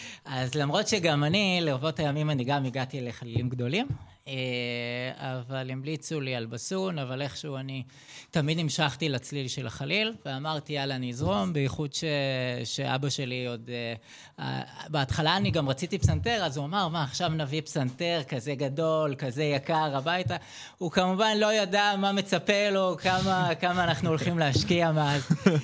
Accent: Tel Aviv, Tel Aviv District, Israel; now in Kfar Saba, Israel; אני במקור, אני מתל אביב. אני גרתי יותר נכון, עד לפני כחודשיים, שלושה, אני עברתי בדיוק עם בת הזוג שלי לכפר סבא. אז נולדתי בתל אביב

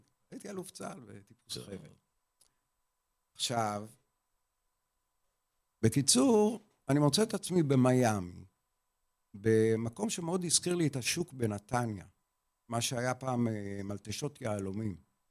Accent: Nuweiba, South Sinai, Egypt; ואני גדלתי בנואבה, בסיני כאילו

